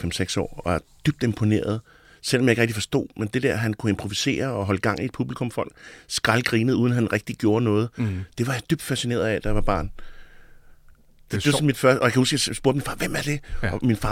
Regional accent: Albertslund, Capital Region of Denmark, Denmark; Så siger jeg oprindeligt fra Albertslund.

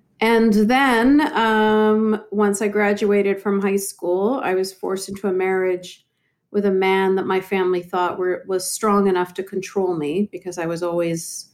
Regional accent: Canada; So I was born and raised in Canada, and my mother was the second wife to a Egyptian man.

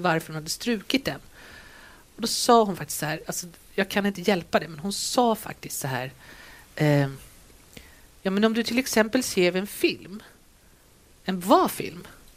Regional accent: Stockholm, Stockholm County, Sweden; jag kommer från Stockholm

